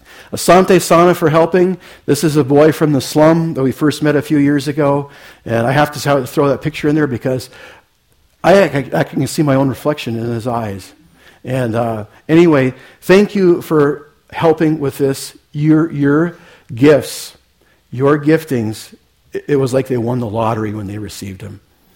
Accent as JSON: {"language": "English", "country": "United States", "said": "I'm very American."}